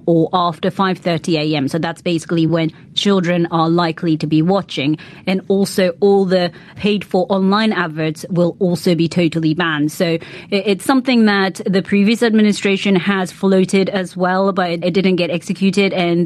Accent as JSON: {"language": "English", "country": "Japan", "tie": "born or raised there", "said": "where I grew up in Japan, you can see junk food as throughout the day"}